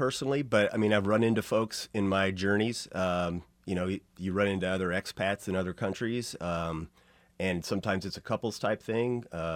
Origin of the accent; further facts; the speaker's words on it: Kansas City, United States; I mean, I'm originally from Kansas City. My family's here.